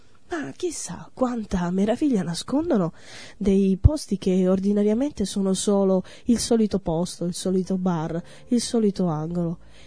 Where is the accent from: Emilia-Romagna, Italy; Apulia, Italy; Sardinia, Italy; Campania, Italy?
Emilia-Romagna, Italy; E soprattutto noi che siamo emiliano romagnoli sappiamo che tutto si gioca in una stagione di pochissimo tempo.